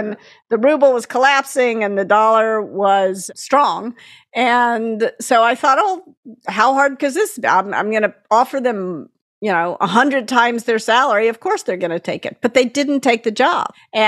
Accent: Memphis, Tennessee, United States; I was white growing up in Memphis. And there was, you know, real evil happening in the South. I mean, I was born in 1967

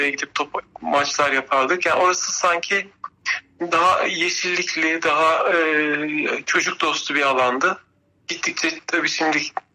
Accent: Divriği, Sivas, Turkey; born there; also born or lived in Istanbul; Sivas Divriği'de.

